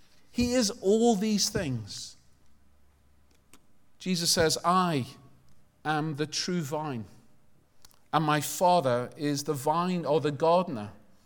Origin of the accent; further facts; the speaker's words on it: Liverpool, North West England, United Kingdom; accent: Scouse; I've been out of Britain for quite a while now, and also I'm a Scouser.